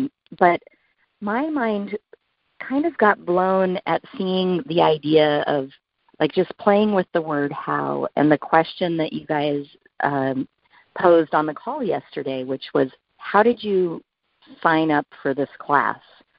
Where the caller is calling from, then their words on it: Seattle, Washington, United States; I'm calling from Seattle.